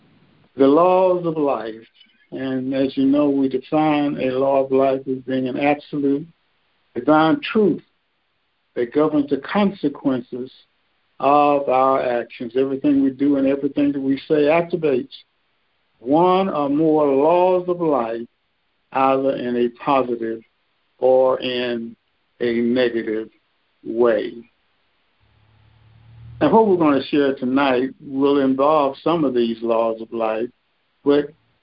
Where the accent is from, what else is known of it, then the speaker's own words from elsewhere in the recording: Birmingham, Alabama, United States; growing up in Birmingham, as I said before, it was an all-segregated society.